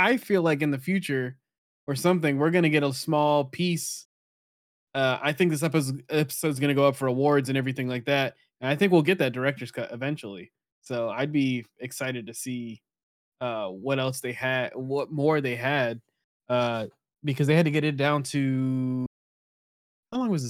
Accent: Massachusetts, United States; born there; I was born in Massachusetts.

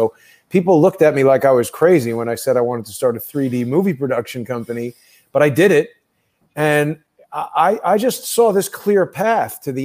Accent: New York City, New York, United States; And maybe that's from growing up in New York, where this is a big city with a lot of people around.

